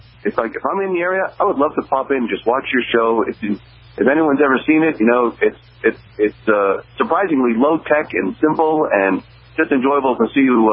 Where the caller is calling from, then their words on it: Manchester, New Hampshire, United States; I'm calling from Manchester.